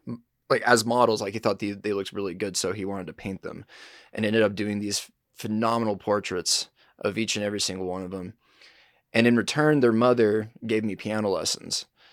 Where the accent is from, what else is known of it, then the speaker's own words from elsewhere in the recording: California, United States; now in Salt Lake City, United States; I'm from Salt Lake City, Utah. Originated actually out of California, but have been out here since 2020.